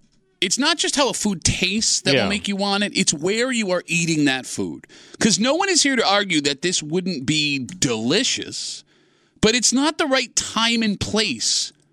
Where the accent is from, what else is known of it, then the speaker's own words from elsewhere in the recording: Ireland; And I'm Irish. We hate spicy stuff, right?